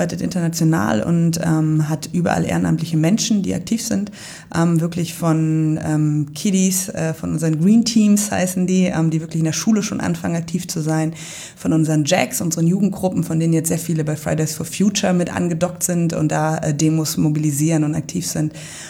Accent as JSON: {"language": "German", "town": "Marburg", "region": "Hesse", "country": "Germany"}